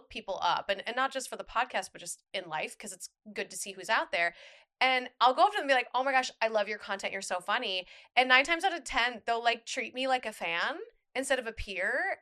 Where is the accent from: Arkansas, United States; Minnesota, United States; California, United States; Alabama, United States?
Minnesota, United States; And I'm originally from Minnesota, but like I did my first convention in Orlando when I worked for the Walt Disney World Company.